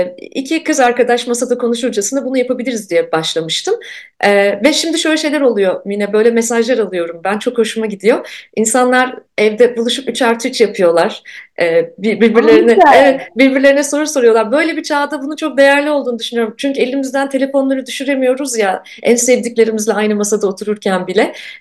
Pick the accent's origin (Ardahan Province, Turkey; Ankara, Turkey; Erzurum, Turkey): Ankara, Turkey; Ankaralıyım ben, tutkulu bir Ankaralıyım. Eski Ankara'nın o sokakları, sokak kültürü falan.